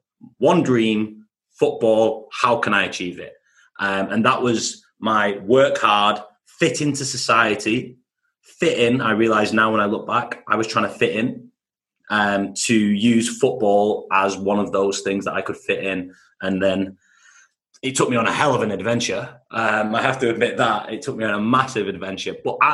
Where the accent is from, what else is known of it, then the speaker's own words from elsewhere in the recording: Bolton, North West England, United Kingdom; I'm from Bolton, so I've got to promote Bolton if I'm from it. So northwest of England